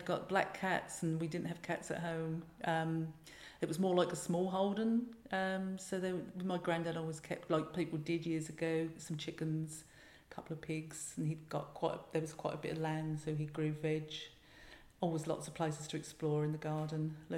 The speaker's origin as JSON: {"language": "English", "town": "Coombs", "region": "East of England", "country": "United Kingdom", "tie": "born or raised there", "also_born_or_lived": "Ipswich", "said": "I was born in Ipswich, but was brought up around Coombs, Moats Tye, in January 1962."}